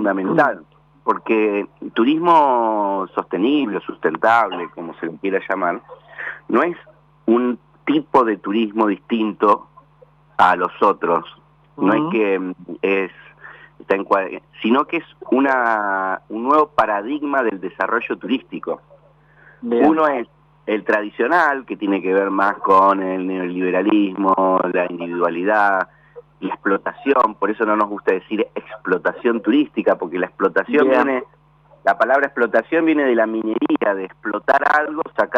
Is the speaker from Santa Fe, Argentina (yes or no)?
yes; Santa Fe, Argentina; somos santafesinos y tenemos raíces acá